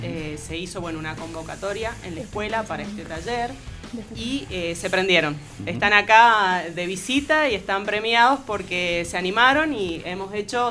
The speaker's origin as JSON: {"language": "Spanish", "town": "Lavalle", "region": "Mendoza", "country": "Argentina", "said": "nosotros venimos de La Pega, La Valle, está muy cerquita de Guaymallén, muy cerquita de Las Heras, entonces, bueno, ahí tenemos como una triple frontera"}